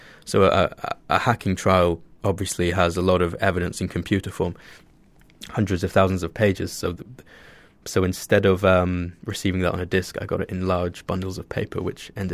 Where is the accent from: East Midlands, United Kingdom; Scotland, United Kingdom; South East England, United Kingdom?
Scotland, United Kingdom; now in London, United Kingdom; because I'm from the Shetland, I don't know public transport, cities, anything like